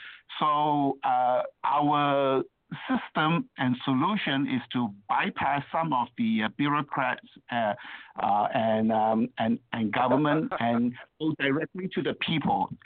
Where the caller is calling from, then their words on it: Ottawa, Ontario, Canada; I'm calling in from Ottawa, Canada.